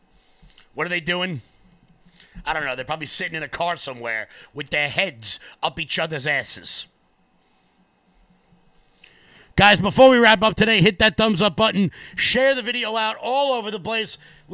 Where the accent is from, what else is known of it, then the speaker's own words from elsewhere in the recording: New York, United States; I'm a New Yorker.